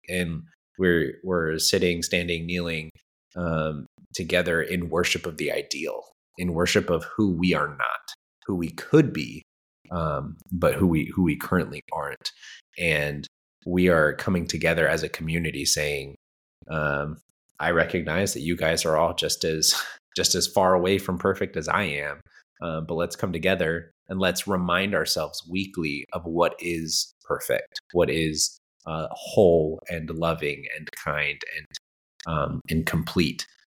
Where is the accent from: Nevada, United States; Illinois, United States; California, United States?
California, United States; Redlands; now in Italy; But when we are home, like my hometown of Redlands in California, there's a temple there in Redlands.